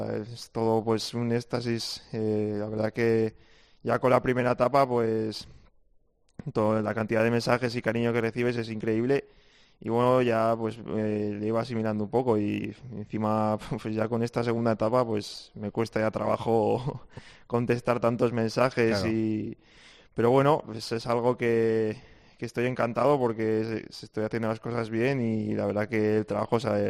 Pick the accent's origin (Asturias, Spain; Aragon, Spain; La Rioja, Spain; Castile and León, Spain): Aragon, Spain; Jaca; also born or lived in Zaragoza; nací en Zaragoza, pero he vivido siempre toda mi vida en Jaca. Y mi madre es de Zaragoza y luego mi padre es de un pueblo de Burgos.